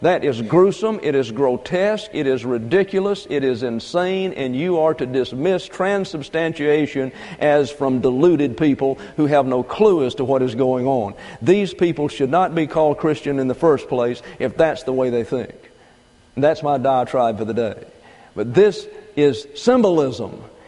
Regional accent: the South, United States; You know I'm from the South and I like to be hot.

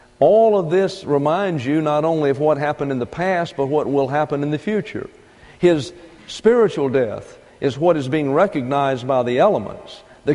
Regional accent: the South, United States; You know I'm from the South and I like to be hot.

